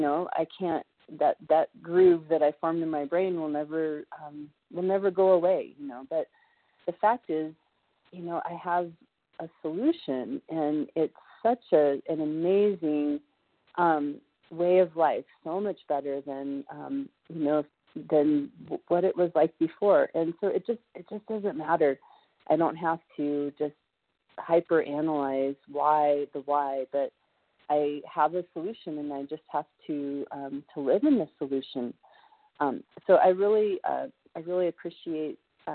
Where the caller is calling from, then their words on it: Colorado, United States; I'm a recovered compulsive overeater calling from Colorado.